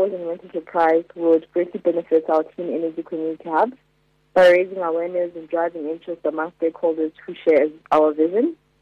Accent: Soweto, Gauteng, South Africa; I am from Soweto

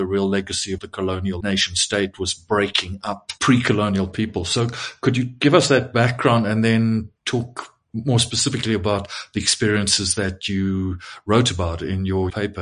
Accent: South Africa; for me, as a South African, I found that a particularly interesting paper at that conference

